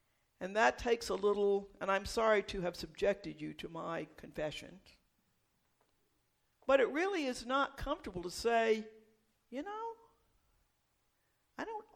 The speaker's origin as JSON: {"language": "English", "region": "the South", "country": "United States", "tie": "born or raised there", "said": "I grew up in the South. Somehow we've managed to blame this whole thing on Southerners."}